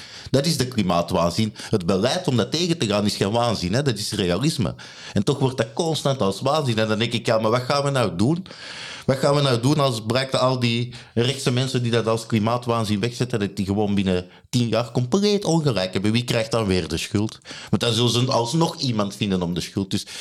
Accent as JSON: {"language": "Dutch", "country": "Belgium", "said": "Hè, want zoals je hoort, ik kom uit België."}